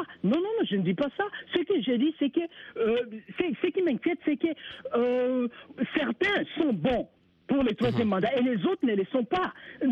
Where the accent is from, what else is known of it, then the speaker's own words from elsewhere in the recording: Burundi; mais ici chez nous au Burundi